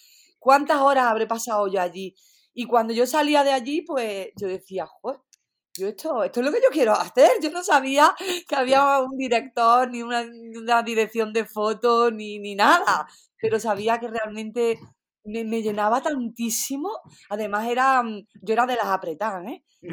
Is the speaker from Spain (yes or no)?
yes; Archidona, Andalusia, Spain; yo soy de Archidona, que es un pueblo de Málaga, y en Archidona, en mi adolescencia, en los años 80, había un cine, el único cine que había en mi pueblo.